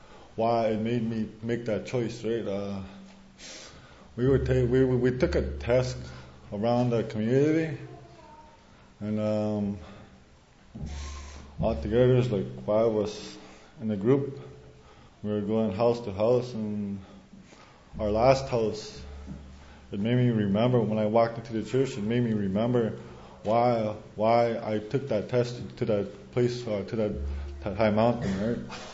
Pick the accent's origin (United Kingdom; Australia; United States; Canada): Canada; Big Trout Lake, Ontario; I'm from Big Trout Lake, Northern Ontario.